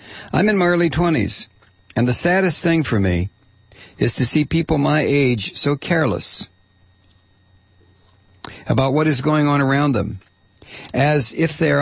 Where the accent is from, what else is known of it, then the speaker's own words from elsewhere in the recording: Iran; now in United States; I immigrated from Iran to the U.S. in 2001, just months before the 9/11 attacks.